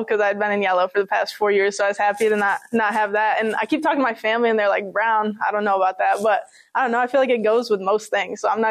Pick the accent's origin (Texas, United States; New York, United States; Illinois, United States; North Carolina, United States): New York, United States; Hancock; So I grew up in Hancock and I played there in high school.